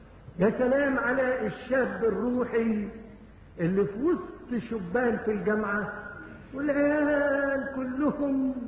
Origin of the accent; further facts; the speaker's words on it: Egypt; الجليل ده زي عندنا في مصر حتت فقيرة